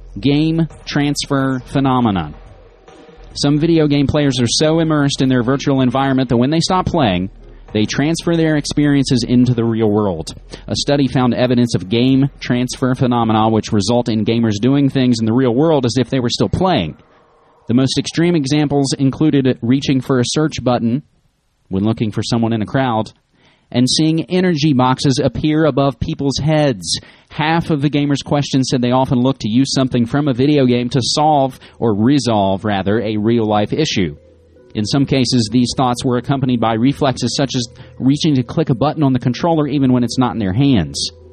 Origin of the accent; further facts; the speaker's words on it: West Virginia, United States; So from China to my home state of West Virginia by way of ArsTechnica.com